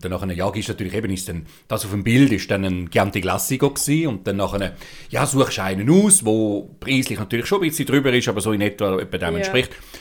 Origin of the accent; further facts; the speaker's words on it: Switzerland; ich bin auch Schweizer